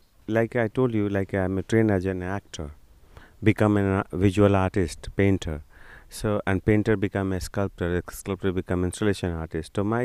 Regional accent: India; English is a second language; I came from India. I live and work in New Delhi, outside of New Delhi.

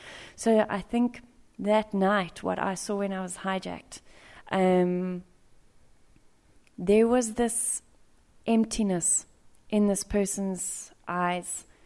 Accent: South Africa; you always say as a South African, well, you're so lucky you're alive.

